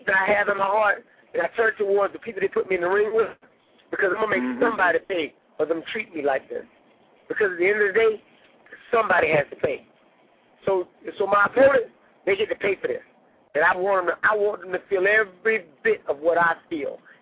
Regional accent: California, United States; I know, as a Californian, I know as a brother

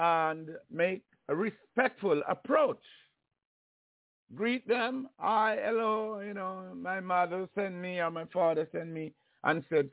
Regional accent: Jamaica; Growing up in Jamaica, you can say we're coming from like 400 years of slavery

